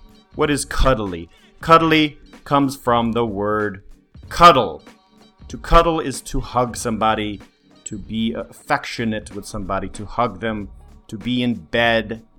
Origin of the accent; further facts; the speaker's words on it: Colorado, United States; I grew up in Colorado in the mountains. I started skiing when I was 5. I started snowboarding when I was 12. I grew up near the mountains.